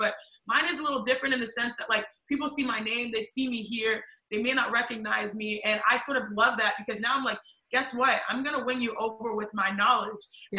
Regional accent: United States; I'm Nigerian American, I'm a female, and I'm an athlete, and I'm a nerd.

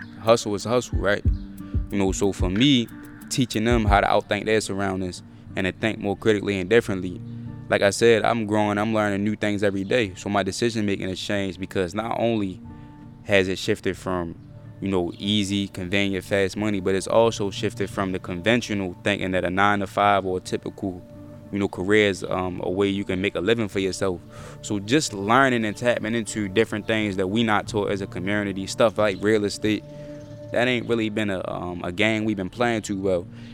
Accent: Baltimore, Maryland, United States; I'm born and raised East Baltimore. You know, I come from McElderry Park. We call it down the hill where I'm from.

